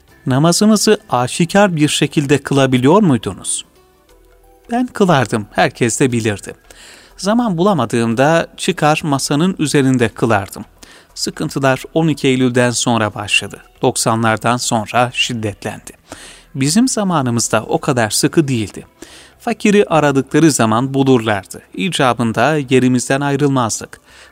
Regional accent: Karaman, Turkey; şimdiki adıyla Yolbaşı kazasında doğmuşum. Anne tarafım Mekke'den geliyor. Çocukluğumu Karaman'da dedem, babaannem ve üvey babaannemle geçirdim.

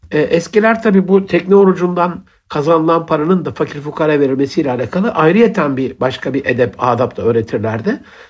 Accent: Gaziantep, Turkey; bir Antepli olarak

